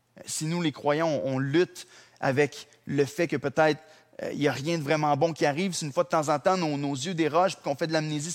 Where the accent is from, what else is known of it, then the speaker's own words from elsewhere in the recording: Drummondville, Quebec, Canada; dans ma ville natale à Drummondville